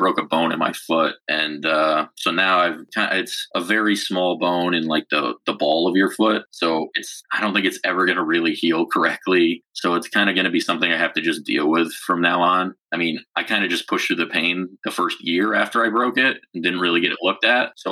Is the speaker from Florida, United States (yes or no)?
no; New York, United States; Like, I'm a New Yorker, we're fine.